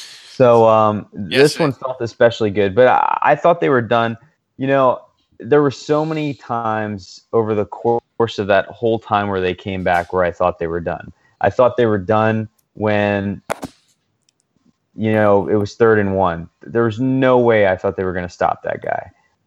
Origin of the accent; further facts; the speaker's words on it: Paris, Île-de-France, France; I grew up in Paris, an American kid in Paris, and I went to an American school